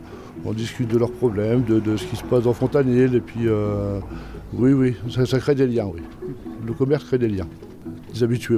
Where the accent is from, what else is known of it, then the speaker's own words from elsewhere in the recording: Hauts-de-France, France; je viens du Nord, j'ai 57 ans.